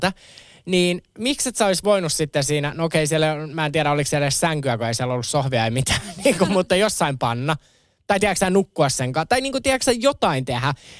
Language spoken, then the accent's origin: Finnish; Kerava, Uusimaa, Finland; kun mä nuoruuteni vietin Keravalla